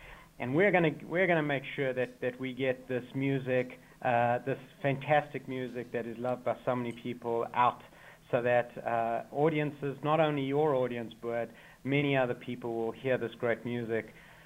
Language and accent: English; South Africa; now in United States; As you can tell from my accent, I'm a real immigrant from South Africa, where this music is incredibly loved. And we were all brought up in the Orthodoxy, in synagogues, where choirs sang